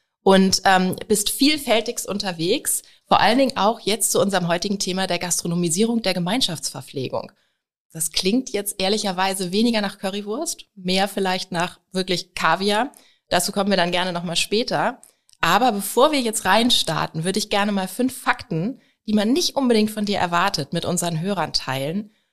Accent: Northern Germany, Germany; ich komme ja aus dem Norden, da sagt man moin.

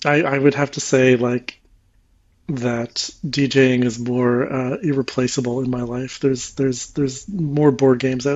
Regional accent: Canada; now in Europe; So my favorite hockey team, the Vancouver Canucks, have been bad for almost the entirety of the time I've spent living in Europe.

